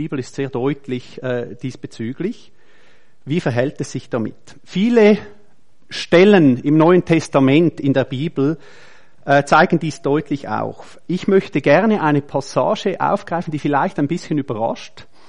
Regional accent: Switzerland; Ist das eine Aufhebung von unserer Identität, die wir haben als Schweizer, die wir haben hier?

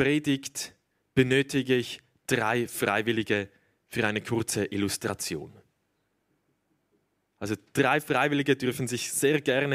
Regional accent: Niederglatt, Zurich, Switzerland; now in Basel, Switzerland; Ich bin im Zürcher Unterland aufgewachsen, in Niederglatt, das ist in der Nähe des Flughafens. Kennen möglicherweise manche von euch. Aktuell wohne ich in Basel, studiere da an derselben Hochschule, an der auch Jonathan Fries studiert hat.

